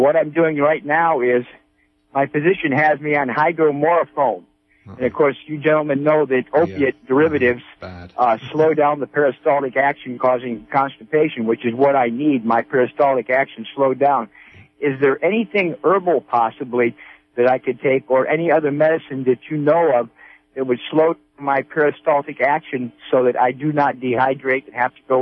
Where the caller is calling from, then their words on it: Piercy, California, United States; also born or lived in Humboldt County; Yes, I'm from Piercy, from Mendocino County.